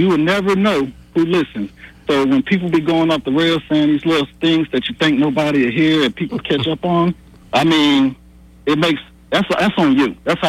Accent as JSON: {"language": "English", "town": "Mobile", "region": "Alabama", "country": "United States", "also_born_or_lived": "Birmingham / Georgia", "lives_now": "Montgomery, United States", "said": "I'm from Mobile. I did about 8 years in Birmingham. Mm-hmm. Lived in Georgia for many years. And when I got here to Montgomery, you know, I'm from Mobile."}